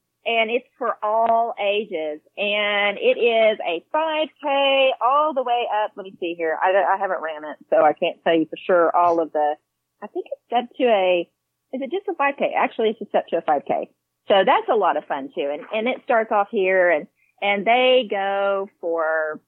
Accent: Watonga, Oklahoma, United States; Oh, well, you know, it's my hometown. I love it.

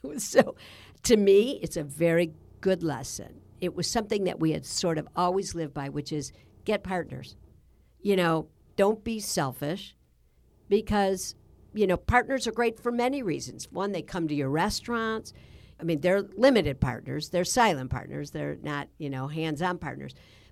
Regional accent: Midwest, United States; And we're both from the Midwest, which I think we're both really hardworking.

